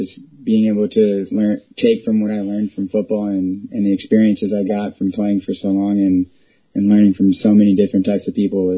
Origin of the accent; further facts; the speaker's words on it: San Diego, California, United States; San Diego. Born and raised in San Diego, yep.